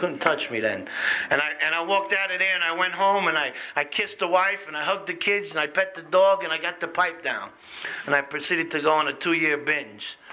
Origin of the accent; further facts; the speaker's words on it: New York City, New York, United States; And in my neighborhood, I tell you, I come from Little Italy.